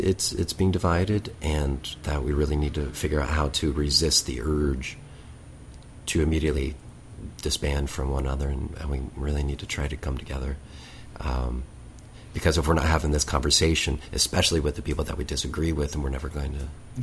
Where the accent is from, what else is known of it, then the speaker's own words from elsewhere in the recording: Missouri, United States; now in New York, United States; And my hometown and my home state of Missouri went towards, was red, and a lot of people on the East Coast in New York, where I live, do not think in the same manner.